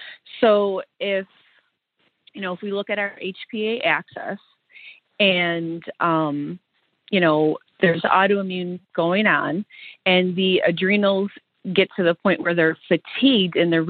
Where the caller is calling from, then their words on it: New York, United States; I'm calling from Western New York.